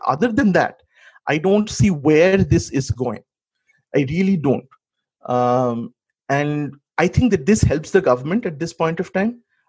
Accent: West Bengal, India; I grew up in Bengal where they would fight all the time.

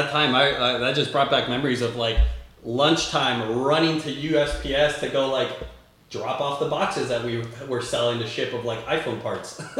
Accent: Venezuela; moved away; My parents, when we came over here from Venezuela, my dad got right into automotive upholstery, started that business.

